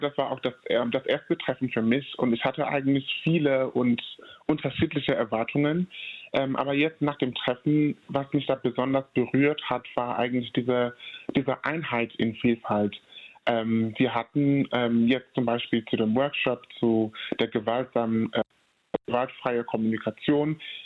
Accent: Cameroon; einen Schüler in Kamerun, also in mein Heimatland, zu unterstützen

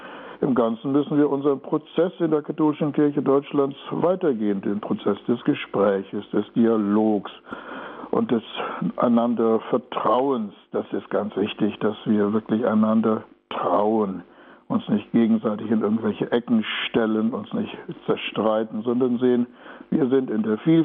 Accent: Upper Silesia, Poland; now in Germany; Ich bin ja Heimatvertriebener aus Oberschlesien. Ich sage immer, die Kirche ist meine Heimat, die große Kirche überall auf der Welt, an allen Orten, zu allen Zeiten.

